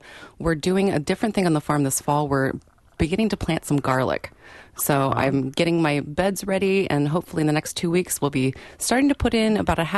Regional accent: Washington, United States; I'm originally from Washington State.

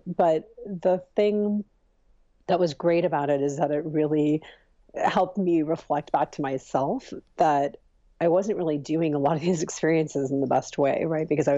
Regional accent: Chicago, Illinois, United States; also born or lived in India; Even though I'm from India, I was raised in Chicago, right? Like suburbs of Chicago. I was raised in the cold.

